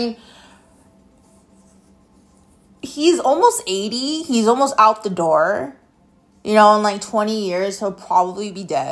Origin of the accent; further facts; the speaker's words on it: Phoenix, Arizona, United States; I'm from Phoenix and 80 degrees is cold to me